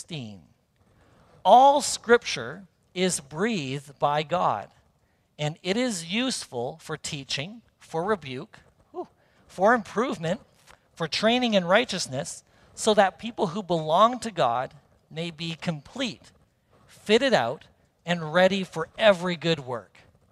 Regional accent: Canada; I'm Canadian

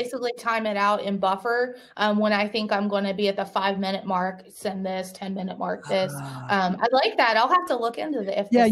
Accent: the South, United States; accent: Southern; if my Southern accent comes out a little bit, that way people can catch up on it.

